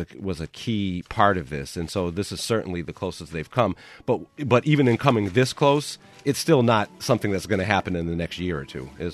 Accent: California, United States; also born or lived in Cape Cod, United States; Yes, I mean, I was born here, but I was raised in California

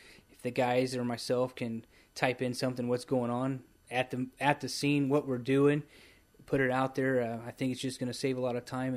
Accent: Hamilton, United States; I'm born and raised in Hamilton, so I've seen Walter since I was little, all the way up to now where I'm at today.

